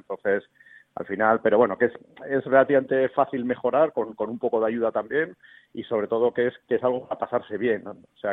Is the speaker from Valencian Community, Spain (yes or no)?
no; Bilbao, Basque Country, Spain; para los que somos de Bilbo